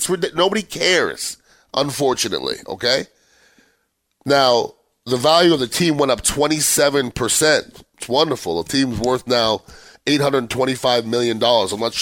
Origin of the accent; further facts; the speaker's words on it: Montreal, Quebec, Canada; I mean, I grew up in Montreal, Canada